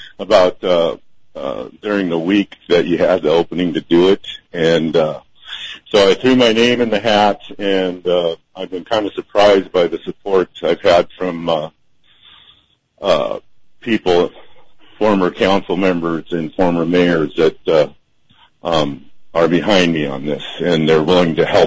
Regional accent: Seattle, Washington, United States; I was from Seattle, and it was really different in Seattle.

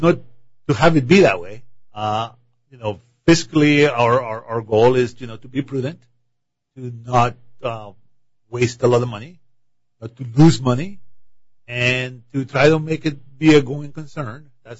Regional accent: Colombia; mostly local teams where I was growing up in Colombia, actually.

